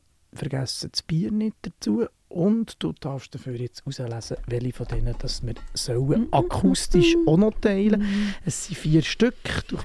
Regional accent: Oberhofen, Bern, Switzerland; in Oberhofen, wo ich aufgewachsen bin, haben wir das heisst wirklich Sommerfest

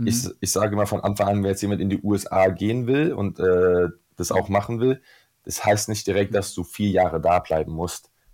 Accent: Frankfurt, Hesse, Germany; nachdem ich mein Abi 2019 in Frankfurt gemacht habe, also ich bin Frankfurter

